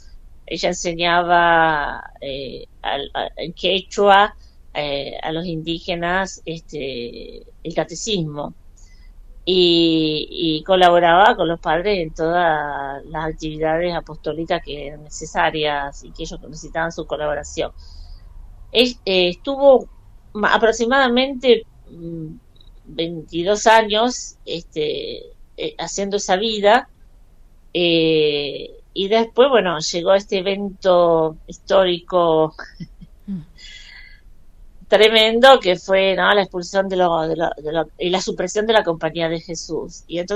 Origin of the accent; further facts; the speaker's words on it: Argentina; para nosotras, como mujeres argentinas